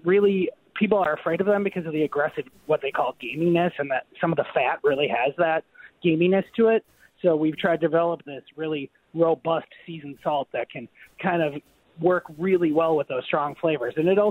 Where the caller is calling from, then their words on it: Madison, Wisconsin, United States; I've just started a company called The Deliciouser here in Madison